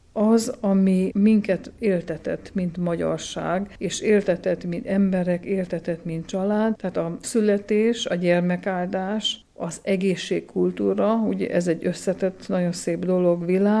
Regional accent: Magfalva, Mureș County, Romania; Erdélyben születtem a Kiskükölő mentén, Magfalván a szülőfalumban nőttem fel, ott végeztem első 8 osztályt, aztán Marosvásárhelyre az egészségügyi közép- és főiskolába kerültem.

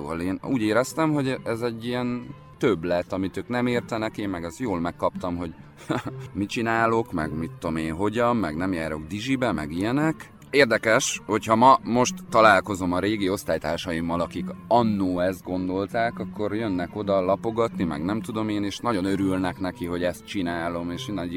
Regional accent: Vojvodina, Serbia; én Vajdaságban nőttem fel, apukám egy ilyen kultúrember volt ott, ahol laktunk.

